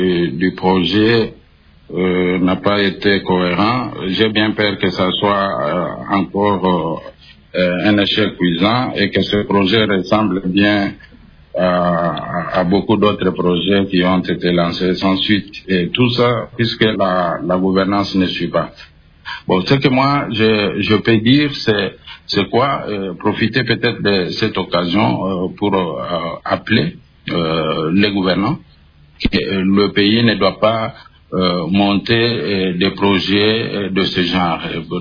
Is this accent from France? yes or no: no; Bilomba, DR Congo; also born or lived in Kinshasa; je suis moi-même de Bilomba. Vous avez cité Bilomba, c'est ma mission natale qui m'a vu grandir avant de venir faire mes études à Kinshasa.